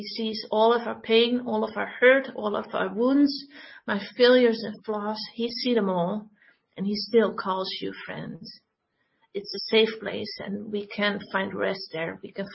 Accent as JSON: {"language": "English", "country": "Netherlands", "second_language": "English", "said": "I'm from the Netherlands, so I don't speak perfect English."}